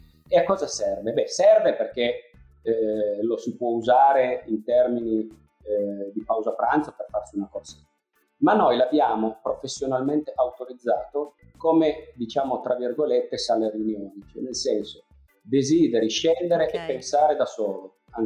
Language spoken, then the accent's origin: Italian; Turin, Piedmont, Italy; Peraltro io vengo da Torino